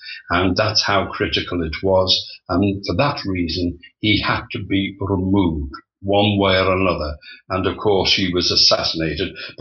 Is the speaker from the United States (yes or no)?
no; United Kingdom; although I'm of Irish nationality, I was born and brought up in Britain